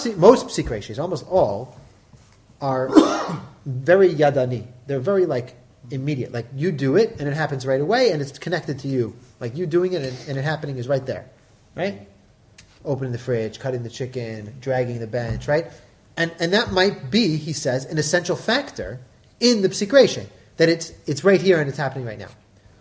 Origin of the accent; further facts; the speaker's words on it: Brooklyn, New York, United States; which growing up in Brooklyn, they when I was younger, they had already had the lights that are motion sensors.